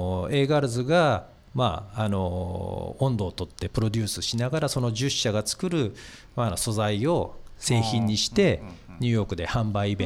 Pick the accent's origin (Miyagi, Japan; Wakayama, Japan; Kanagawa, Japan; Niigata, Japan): Wakayama, Japan; 和歌山はやっぱり丸編みの一つのこう大きな産地で、僕もその中で育ってきたので、